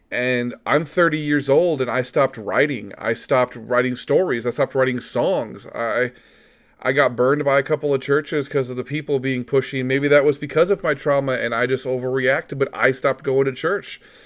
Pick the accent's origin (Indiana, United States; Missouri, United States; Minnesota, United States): Missouri, United States; born there; I'm starting to see that maybe it's for the best that I was born in Missouri and in the Midwest